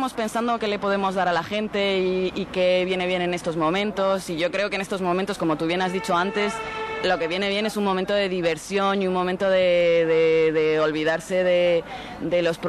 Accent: Spain; yo soy de un pueblo del norte

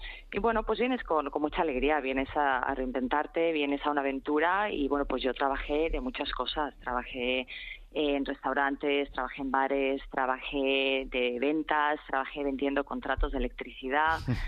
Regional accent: Madrid, Community of Madrid, Spain; now in Australia; Pues madrileña de Hortaleza, nací en Hortaleza, en el Parque de Santa María, pero crecí en la zona de Avenida de América.

